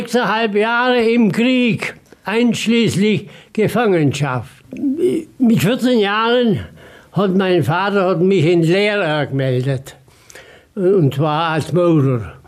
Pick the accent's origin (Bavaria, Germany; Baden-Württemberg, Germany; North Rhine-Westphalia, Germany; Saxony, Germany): Baden-Württemberg, Germany; Apfelstetten; born there; 18.06.25 geboren und bin jetzt 96 Jahre. Ich bin geboren in Apfelstetten bei Münzingen.